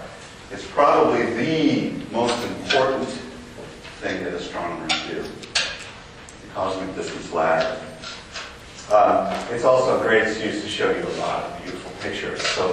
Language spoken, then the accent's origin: English; Idaho, United States; Where I grew up in Idaho, it was really dark there.